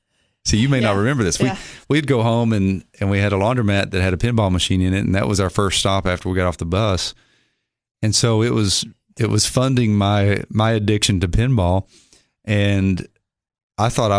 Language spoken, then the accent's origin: English; Monterey, Tennessee, United States; the truth is I'm from Putnam County. I grew up in Monterey, Tennessee, went to school there, got my high school graduation, played 3 or 4 sports.